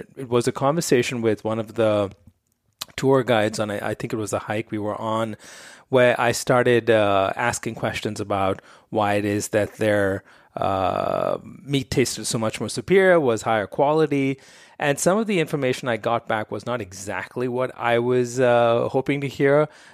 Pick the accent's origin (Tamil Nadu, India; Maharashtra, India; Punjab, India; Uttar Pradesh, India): Maharashtra, India; Mumbai; born or raised there